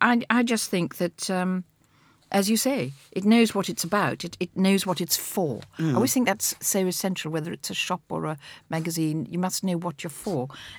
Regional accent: South Africa; because I come from South Africa, as may be well known, and there is, you can hear it in my voice

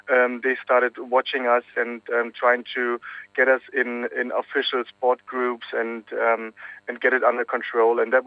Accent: East Berlin, Berlin, Germany; English is a second language; I grew up in East Berlin

